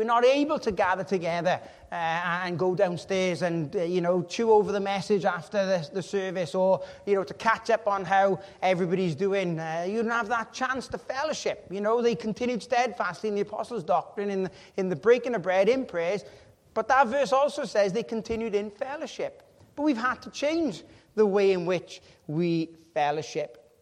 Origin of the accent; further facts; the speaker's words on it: Wales, United Kingdom; We're Welsh, and that's what we do. It's in our nature to cutch. We're cutchy people.